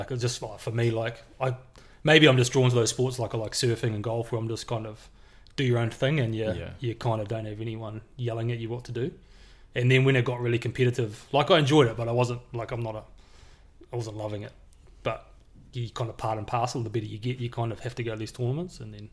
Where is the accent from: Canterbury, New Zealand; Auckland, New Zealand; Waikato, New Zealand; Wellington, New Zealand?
Auckland, New Zealand; I went to Linfield College, so it was West Auckland and Mangakiki Golf Course. So you kind of just 10-minute walk from school and leave your clubs there. And so it's a pretty good way to kind of grow up.